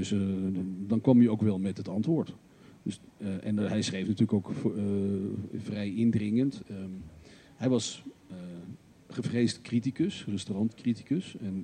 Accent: Haarlem, North Holland, Netherlands; En er waren alleen maar vrienden van mijn ouders, want ik kom uit Haarlem.

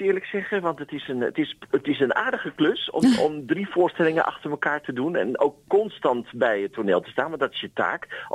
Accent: Netherlands

